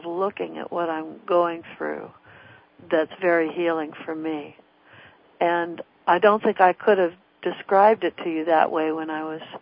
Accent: California, United States; And I grew up in Orange County with a number of other singer-songwriters

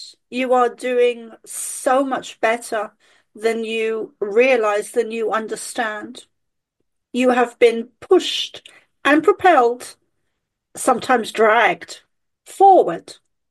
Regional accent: United Kingdom; accent: British; my mum was a Catholic and I was raised as an Irish Catholic, even with the British accent.

